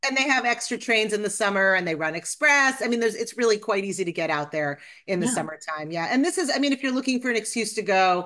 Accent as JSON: {"language": "English", "town": "Brookline", "region": "Massachusetts", "country": "United States", "tie": "born or raised there", "said": "I grew up outside of Boston in Brookline, Mass, and the public school systems had a wonderful arts program, and I had great dance and drama teachers."}